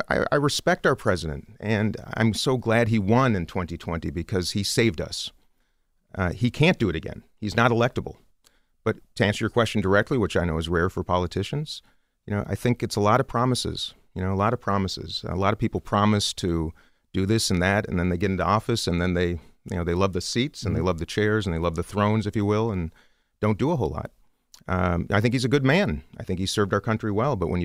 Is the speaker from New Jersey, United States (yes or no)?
no; Minnesota, United States; You know, look, I come from Minnesota. I'm a white congressman from a suburban Minneapolis district.